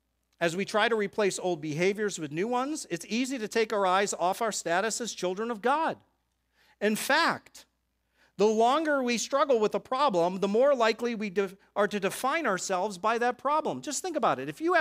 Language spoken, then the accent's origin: English; Boston, Massachusetts, United States; I'm from Boston. I like the Red Sox.